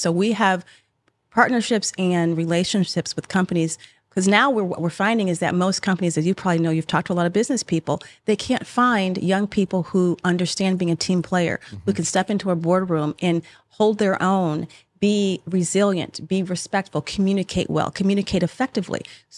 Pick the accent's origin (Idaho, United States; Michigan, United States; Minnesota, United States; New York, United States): Michigan, United States; Because I grew up in Michigan. Mm-hmm. Yeah. So there's not a lot of bull riding going on right. in Michigan.